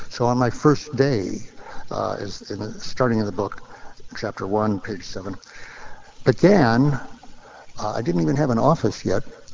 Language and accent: English; Berkeley, California, United States; here in my hometown of Berkeley